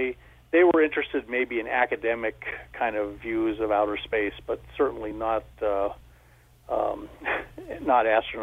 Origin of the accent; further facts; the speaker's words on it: United States; Being American, we're used to being blamed for everything.